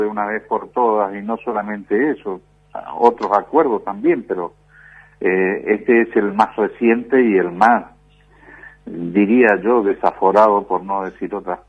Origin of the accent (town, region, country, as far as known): Argentina